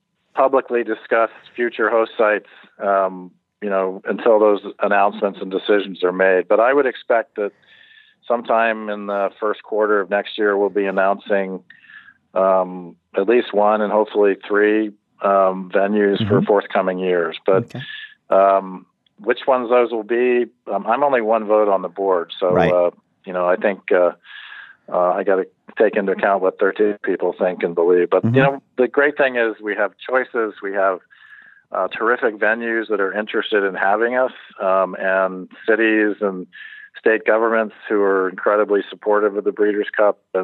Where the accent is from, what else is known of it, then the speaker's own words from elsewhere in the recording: Baltimore, Maryland, United States; Well, first of all, let me say I'm an East Coast guy, too. As I think I said earlier, I grew up in Baltimore